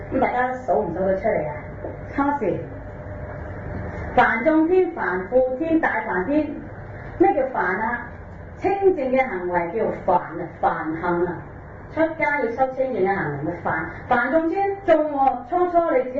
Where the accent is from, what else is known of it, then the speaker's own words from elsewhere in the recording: China; 在六祖壇經呢，我們要領略到這個真是我們中國人寫的一本經，而不是在印度的佛經裡面翻譯過來的經典